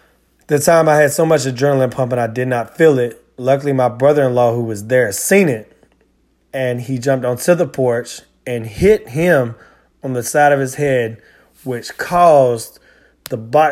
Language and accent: English; Claxton, Georgia, United States; I'm born and raised in Clymie, Claxton, Blackston, whatever you want to call it.